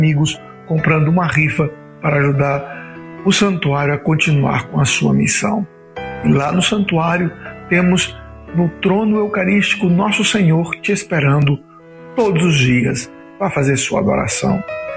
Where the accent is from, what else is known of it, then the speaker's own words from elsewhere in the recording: Maranguape, Ceará, Brazil; E eu, aqui, longe da minha terra, maranguapense, cearense, daqui, dessas terras